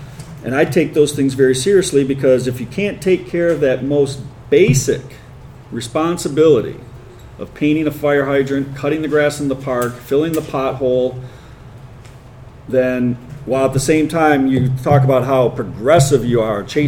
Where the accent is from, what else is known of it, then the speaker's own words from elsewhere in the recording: Ann Arbor, Michigan, United States; As I mentioned earlier, I grew up in Ann Arbor and with a lot of friends here on the north side.